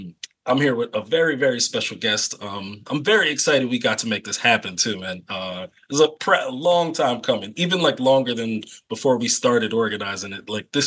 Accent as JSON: {"language": "English", "town": "Neptune", "region": "New Jersey", "country": "United States", "said": "So I'm from Neptune."}